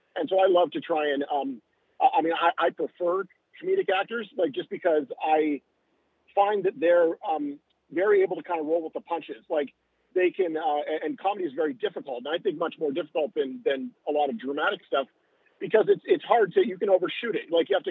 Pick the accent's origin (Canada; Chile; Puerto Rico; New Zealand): Canada; now in Los Angeles, United States; So I live in Los Angeles, like I mentioned, I'm from Canada originally, but I spend most of my, I live